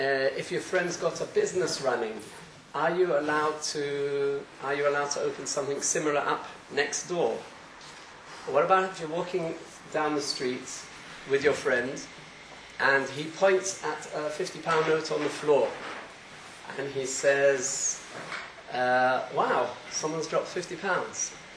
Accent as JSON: {"language": "English", "region": "London", "country": "United Kingdom", "tie": "born or raised there", "second_language": "English", "moved": "yes", "said": "I've been out of the country for 30 years and I grew up in Stamford Hill on top of it. So you have to excuse my English"}